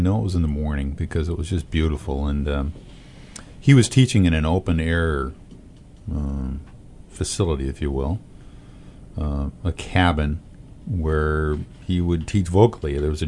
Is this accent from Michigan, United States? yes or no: yes; Mount Pleasant, Michigan, United States; I was shocked because, you know, I'm from Mount Pleasant, Michigan. We're not used to people getting in our face.